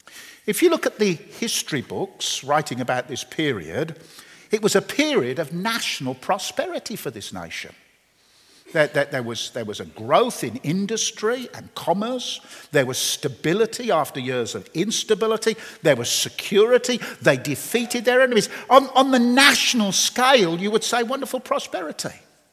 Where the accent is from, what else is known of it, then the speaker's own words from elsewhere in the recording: England, United Kingdom; and I am an Englishman, so I can make mistakes.